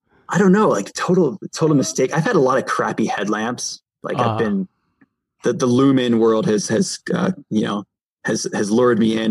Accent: New Jersey, United States; I'm from New Jersey, so it's kind of in our, it's, you know, it's in like the pepperoni as a kid when you're eating pizza.

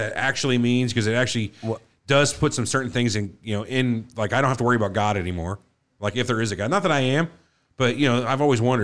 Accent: England, United Kingdom; from England.

